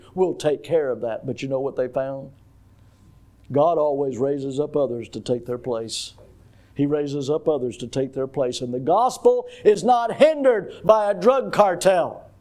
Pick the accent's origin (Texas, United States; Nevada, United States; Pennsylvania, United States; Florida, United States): Florida, United States; I'm from Florida.